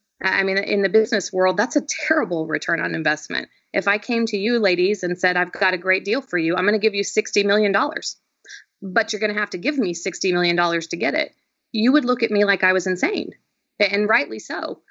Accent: Missouri, United States; I grew up in the Ozarks in Southwest Missouri, in what a lot of the country is referred to pejoratively as the flyover states, what others have referred to as the Bible Belt.

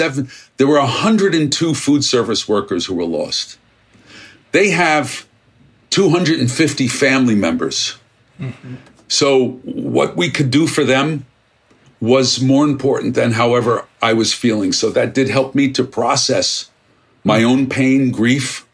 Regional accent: Brooklyn, New York, United States; I mean, I came from a very humble background. I grew up in Brooklyn. My father was a barber, you know, an immigrant.

